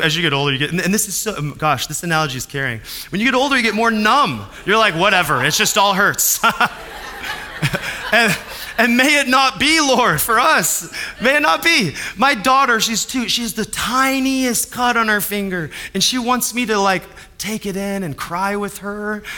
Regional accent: Denver, Colorado, United States; We're from Denver.

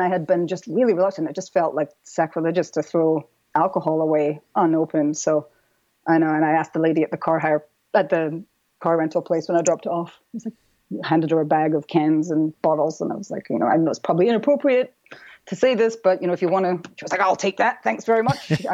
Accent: Scotland, United Kingdom; growing up in Scotland and growing up in a pub, there's obviously a lot of alcohol consumption.

